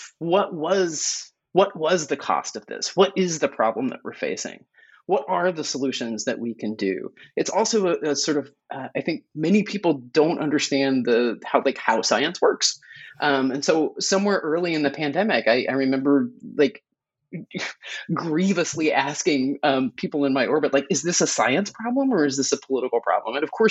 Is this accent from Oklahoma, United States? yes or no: yes; Oklahoma, United States; I grew up in Oklahoma. I never learned about the Tulsa race massacre. I took a semester of Oklahoma history.